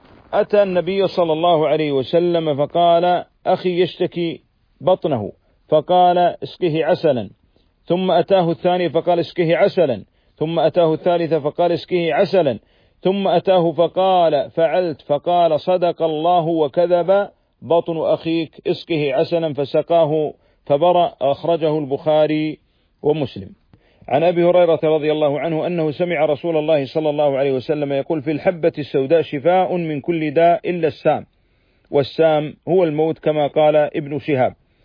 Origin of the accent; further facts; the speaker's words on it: Saudi Arabia; أن يرفع هذا الوباء والبلاء والداء عن بلادنا المملكة العربية السعودية وعن جميع بلاد المسلمين.